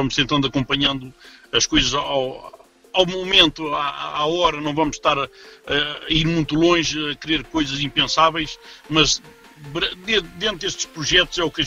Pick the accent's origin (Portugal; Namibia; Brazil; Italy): Portugal; Torres Vedras, Centro; now in Barcelos, Portugal; No meu caso, sou de Torres Vedra